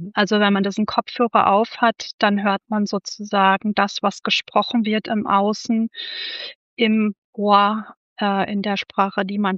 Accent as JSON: {"language": "German", "country": "Germany", "said": "Und wir als Deutsche müssen auch unsere Englischkenntnisse aus der Schublade holen."}